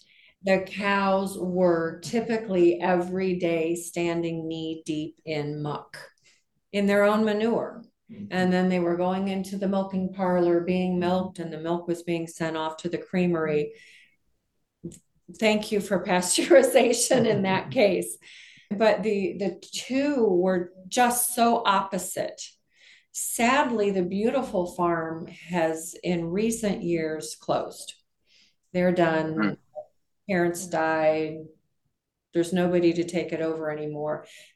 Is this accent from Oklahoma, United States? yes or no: no; Wisconsin, United States; moved away; I grew up in Wisconsin, America's Dairyland, and right on to one side of my house, there was a beautiful dairy, a small family dairy.